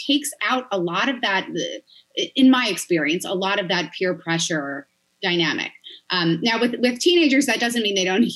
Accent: New York, United States; In Long Island.

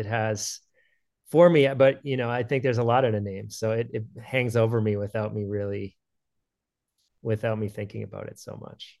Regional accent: Cambridge, Massachusetts, United States; Myself and Charlie, my longtime partner, are both from the Boston area. I'm from Cambridge, he's from Brookline, opposite sides of the Charles River.

